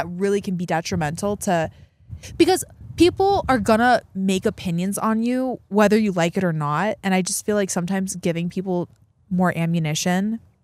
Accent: Midwest, United States; now in Los Angeles, United States; Cause I was I'm from the Midwest. So like I was used to like just warm people. And living

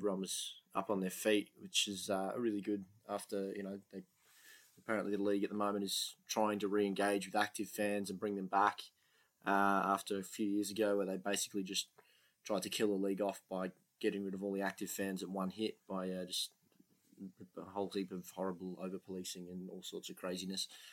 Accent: Australia; At the moment, I'm as Aussie as they come.

